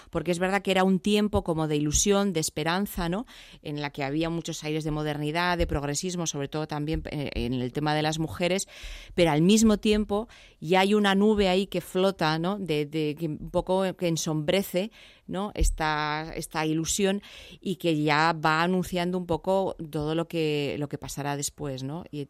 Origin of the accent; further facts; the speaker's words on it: Madrid, Community of Madrid, Spain; yo soy madrileña